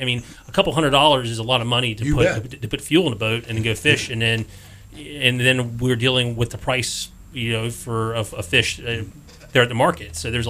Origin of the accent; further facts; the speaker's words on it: North Carolina, United States; now in Hawaii, United States; Yeah, I mean, I'm from the Southeast. I'm from North Carolina originally